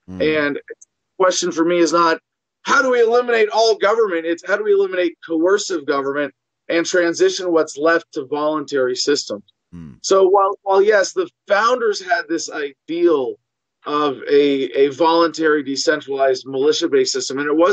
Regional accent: San Francisco, California, United States; born there; So I was born in San Francisco. We have the paperwork.

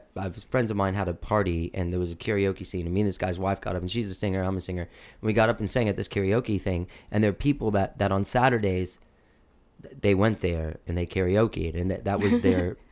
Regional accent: Miami, Florida, United States; born there; I was born in Miami.

